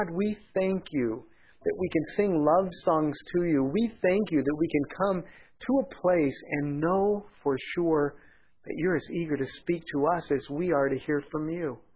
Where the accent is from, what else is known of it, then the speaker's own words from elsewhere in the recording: Pomona, California, United States; I'm walking home from Washington Elementary School on Town Avenue in Pomona, California.